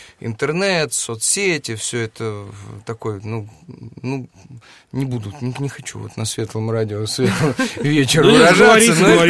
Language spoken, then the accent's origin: Russian; Penza, Penza Oblast, Russia; вот я из Пензы, из актерской семьи, где читать всегда любили, где всегда читали